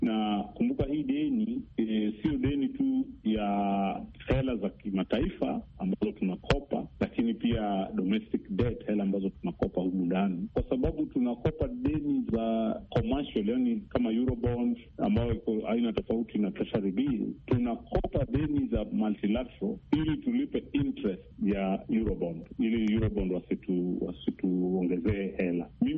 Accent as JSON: {"language": "Swahili", "country": "Kenya", "said": "Mimi kama Mkenya wa kawaida"}